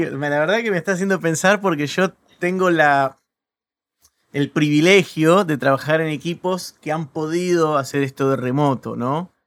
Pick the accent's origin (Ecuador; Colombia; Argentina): Argentina; now in United States; Bueno, ya que soy argentino, si bien vivo en Estados Unidos